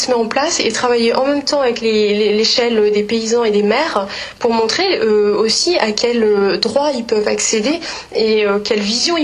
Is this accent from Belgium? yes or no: no; France; Enfin moi, en tant que Française, j'arrive quasiment dans le bureau du ministre directement.